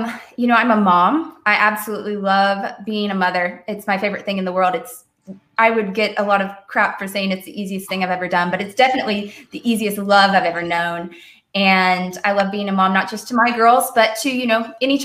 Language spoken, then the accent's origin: English; Kentucky, United States; My background, I grew up in Kentucky, Southern Kentucky.